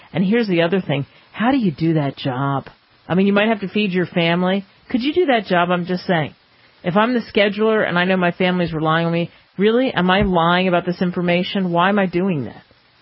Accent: New Jersey, United States; I would walk naked to my hometown in New Jersey.

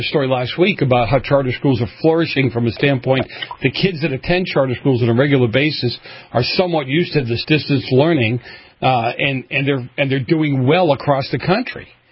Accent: Massachusetts, United States; Mr. Wilk knows that I hail from Massachusetts.

